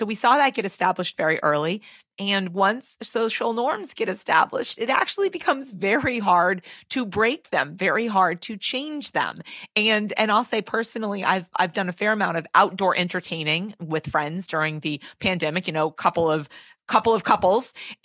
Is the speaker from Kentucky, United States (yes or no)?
no; Massachusetts, United States; and so I'm from Massachusetts and the other one was from North Dakota.